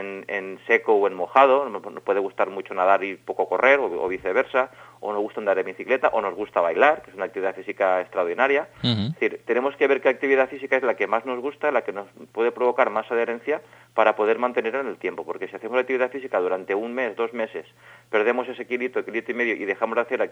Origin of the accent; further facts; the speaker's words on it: Valencian Community, Spain; now in Elche, Spain; yo he estado viviendo en Extremadura, en Estados Unidos, en Francia, en Valencia, yo soy valenciano